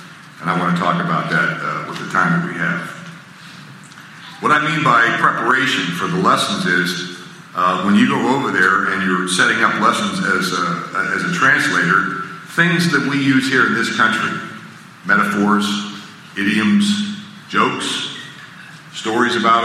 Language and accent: English; Weirton, West Virginia, United States; I'm born and raised in Weirton.